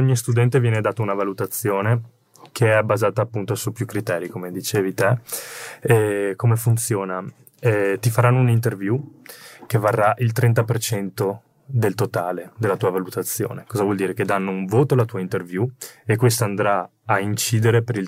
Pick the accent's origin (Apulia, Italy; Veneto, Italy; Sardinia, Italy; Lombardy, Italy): Veneto, Italy; Conegliano; ho 23 anni, sono cresciuto a Conegliano, qui, dove ho fatto il liceo scientifico